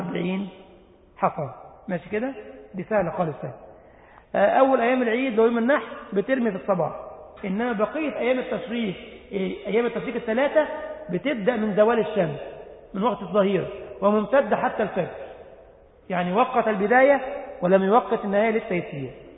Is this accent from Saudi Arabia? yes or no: no; Egypt; now in Germany; قلت له طب الله يرضى عليك يا ابو عمر، … برضه من مصر، امام في المانيا.